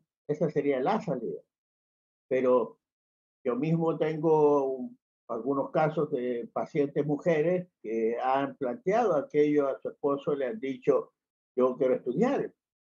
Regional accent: Chile; Porque no creo que sea solo en mi país, Chile. Pero aquí hasta hace muy poco no existía la paridad de género.

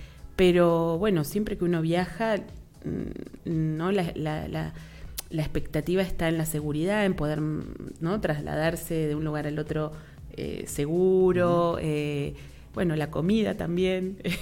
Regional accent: Río Gallegos, Santa Cruz, Argentina; moved away as an adult; also born or lived in Trelew; yo soy nacida en la Patagonia de Argentina, ¿sí? Nací en Trelew, me crié en Río Gallegos, que es una ciudad muy al sur, ¿sí? Casi cayéndonos del mapa de Argentina

